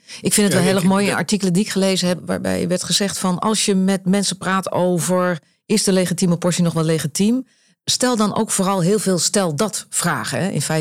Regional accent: Netherlands; Want we zijn als Nederlanders wel heel erg geneigd om te zeggen van, hè, dit beslis ik toch zelf?

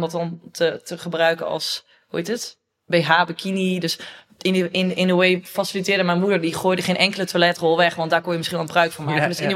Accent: North Brabant, Netherlands; En wij zijn allebei opgegroeid in Brabant en love Brabant.

